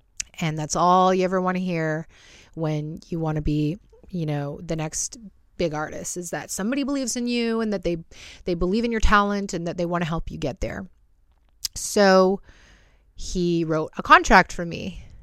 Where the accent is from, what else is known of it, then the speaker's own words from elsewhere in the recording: British Columbia, Canada; I'm from Vancouver Island, Canada.